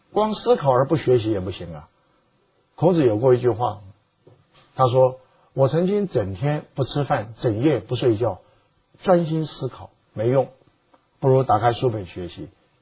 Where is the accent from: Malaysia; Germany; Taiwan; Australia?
Taiwan; 我在台湾从小